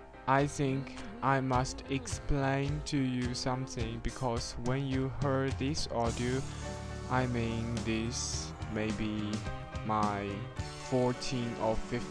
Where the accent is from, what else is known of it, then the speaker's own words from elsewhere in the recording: Shanghai, China; I'm from Shanghai, China, and still a student in university specializing in Chinese as a second language.